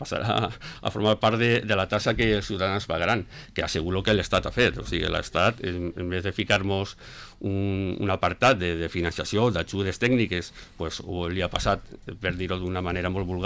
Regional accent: Borriol, Valencian Community, Spain; jo vinc de Borriol

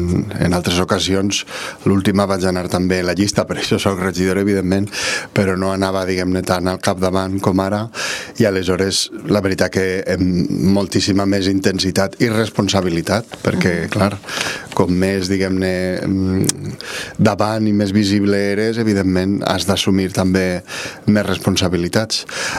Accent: Vila-real, Valencian Community, Spain; És un treball per a Vila-real, per al meu poble

